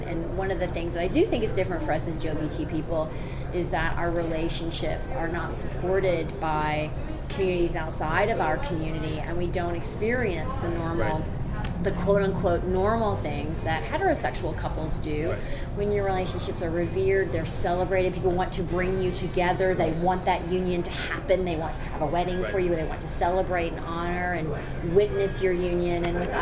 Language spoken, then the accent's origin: English; Tennessee, United States; well, I'm from Tennessee